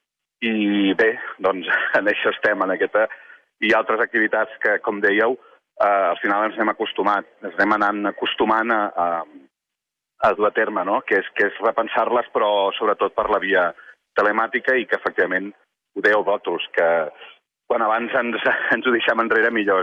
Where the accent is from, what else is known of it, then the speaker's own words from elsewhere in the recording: Reus, Catalonia, Spain; Els que som de Reus, i abans hi havia una de les entrades de Reus, per entendre'ns, que a més era venint de Tarragona